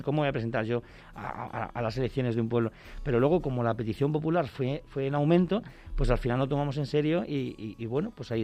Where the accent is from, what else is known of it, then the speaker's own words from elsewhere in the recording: Fuenlabrada, Community of Madrid, Spain; also born or lived in Leganés; now in Serranillos del Valle, Spain; No, yo nací en Leganés, en el hospital. Viví en Leganés, nací en Madrid, viví en Leganés hasta los 5 años, donde mis padres ya se fueron a Fuenlabrada y ya hice mi vida allí hasta que, bueno, pues me casé con 22 años, muy joven, y llegué a Serranillos en el año 2002